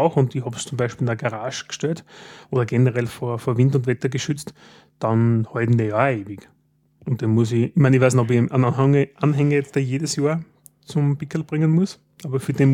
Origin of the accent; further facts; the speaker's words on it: Styria, Austria; Und als Steirer denkt man, so lang arbeiten.